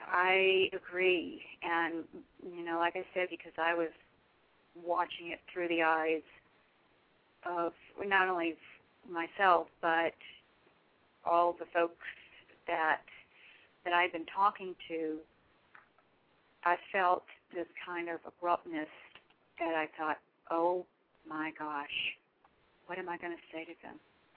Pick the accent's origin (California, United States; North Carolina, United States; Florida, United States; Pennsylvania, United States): North Carolina, United States; He had an English accent, and I was from North Carolina, so he was Chuck.